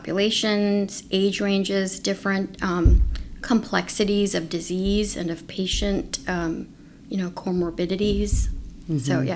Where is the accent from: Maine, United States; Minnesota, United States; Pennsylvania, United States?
Minnesota, United States; Minneapolis; I am originally from Minneapolis.